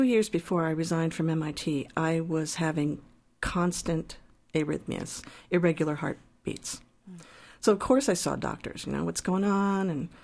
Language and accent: English; Ireland; I'm Irish and I have red hair.